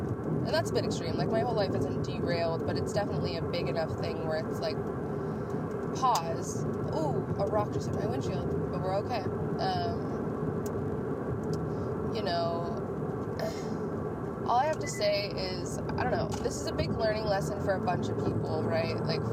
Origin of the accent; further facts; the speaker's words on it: Oregon, United States; now in California, United States; Holy crap, guys. I'm from Oregon. We just drive right through it.